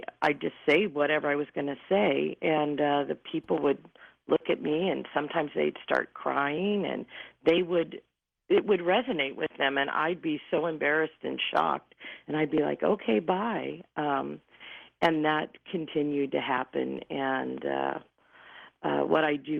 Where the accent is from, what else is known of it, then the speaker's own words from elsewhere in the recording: Midwest, United States; You know, I'm from the Midwest. I'm 5 foot tall.